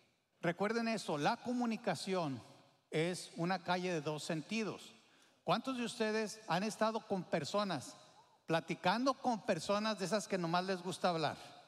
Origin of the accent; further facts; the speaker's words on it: Mexico; yo nací, crecí en México, también mi esposa